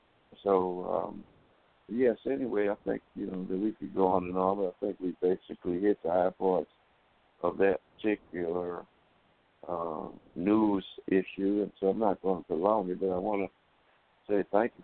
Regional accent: Alabama, United States; at least in many southern states where I grew up in Alabama

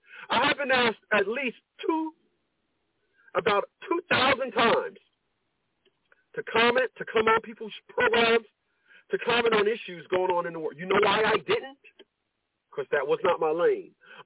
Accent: Newark, New Jersey, United States; I have never met a woman where I'm from, and I'm from Newark, New Jersey, that did that.

